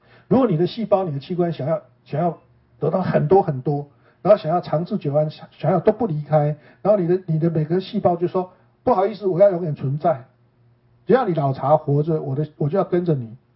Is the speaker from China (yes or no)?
no; Taiwan; now in United States; 因为我是成长在台湾的乡间嘛